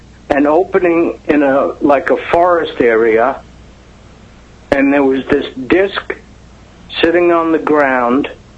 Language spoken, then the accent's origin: English; New York, United States; No, I'm from New York, Long Island.